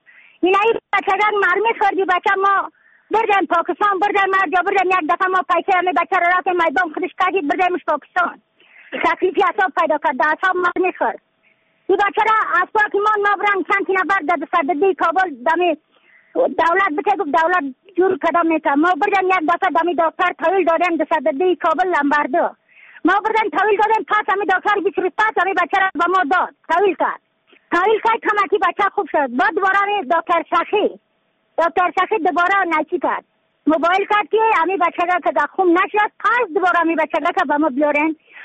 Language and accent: Persian; Badakhshan, Afghanistan; یعنی یک مولد ما را گفتن از بدخشان هستم، مرکز بدخشان